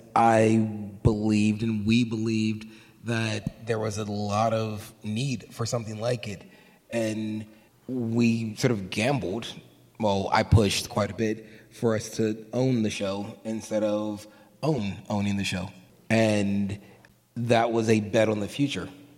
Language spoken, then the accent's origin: English; Philadelphia, Pennsylvania, United States; like, I'm from Philly. It's like, you curse at me, it's like, I'm ready to fight.